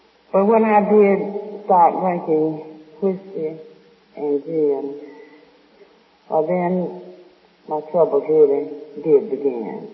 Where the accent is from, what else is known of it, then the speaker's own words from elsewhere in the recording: Atlanta, Georgia, United States; And when I said I was from Atlanta, well, I had to say Georgia because it was Atlanta, Texas.